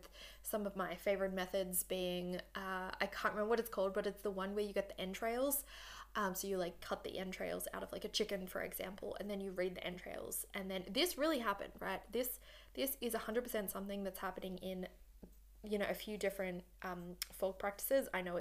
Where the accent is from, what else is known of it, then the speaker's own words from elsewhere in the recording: Australia; accent: Australian; If it's pronunciation, can we just assume that is because my Australian accent, as much as I prefer like to think that I am cultured, more cultured than other Australian accenters, I'm not.